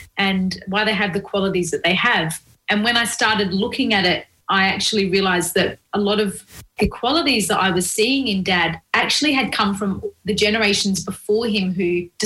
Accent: Melbourne, Victoria, Australia; I'm from Melbourne, so my poor husband's still over there

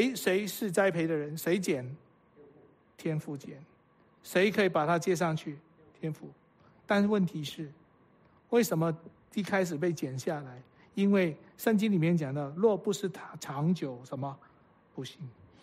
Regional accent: China; 我们中国人经常说，哎，你吃过饭了没有啊？

